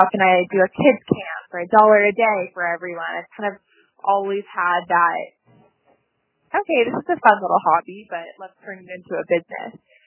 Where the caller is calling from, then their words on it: Los Angeles, California, United States; I'm currently in the South Bay of Los Angeles.